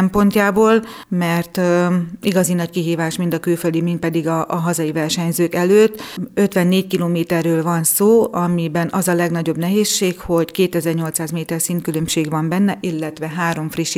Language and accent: Hungarian; Satu Mare, Satu Mare County, Romania; also born or lived in Nyíregyháza; Igen, én Szatmár Németiből származom, 10 éves koromtól futok